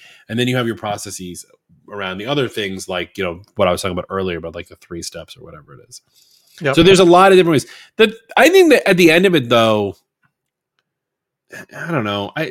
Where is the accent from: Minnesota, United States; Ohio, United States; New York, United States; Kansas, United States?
New York, United States; Like, we've talked about the fact that I'm from New York. I like mentioning it a lot. Like, I'm a New Yorker through and through.